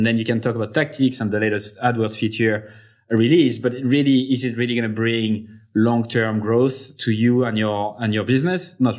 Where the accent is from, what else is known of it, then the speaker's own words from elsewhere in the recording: Clermont-Ferrand, Auvergne-Rhône-Alpes, France; English is a second language; it's in my hometown, Clermont-Ferrand in France.